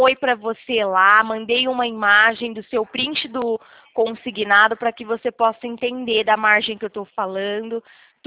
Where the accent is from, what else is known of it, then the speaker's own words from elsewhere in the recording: Americana, São Paulo, Brazil; Eu sou de Americana, São Paulo, Renato.